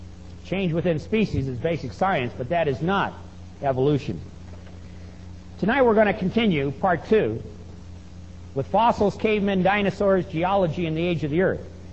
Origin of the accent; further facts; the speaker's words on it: Long Beach, California, United States; when I grew up in Long Beach, California, when I was 5 years old and went to kindergarten